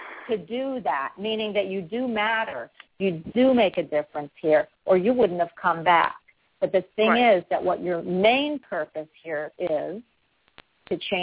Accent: Philadelphia, Pennsylvania, United States; and listen, I'm from Philadelphia

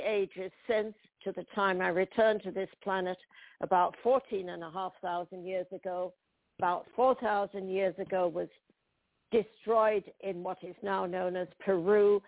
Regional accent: Yorkshire and the Humber, United Kingdom; now in United States; I live in Montana right now. I came from Yorkshire in England.

